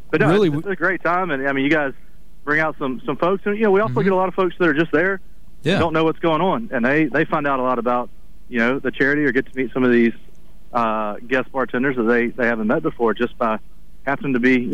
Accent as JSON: {"language": "English", "town": "Mobile", "region": "Alabama", "country": "United States", "said": "And then I'm from Mobile, so we moved back down this way with the hopes of actually opening our own brewery because it was still pretty new in Alabama."}